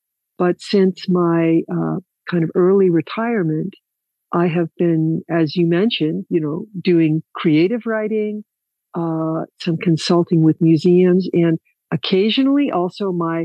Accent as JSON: {"language": "English", "region": "Ohio", "country": "United States", "tie": "born or raised there", "said": "Yes, probably you can tell already by my accent that I'm American. I grew up in the state of Ohio, which is between New York and Chicago and the northeast side of the United States."}